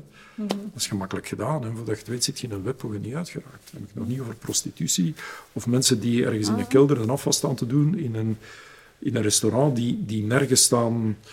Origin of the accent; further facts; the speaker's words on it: Belgium; Hoe zouden we zelf als Belg zijn als we pakweg in Somalië gaan wonen?